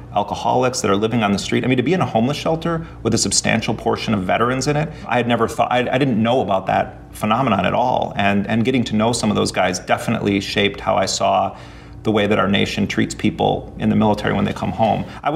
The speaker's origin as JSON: {"language": "English", "town": "Milwaukee", "region": "Wisconsin", "country": "United States", "tie": "born or raised there", "said": "You know, I grew up in Milwaukee in Jeffrey Dahmer's neighborhood, and both my parents are nurses."}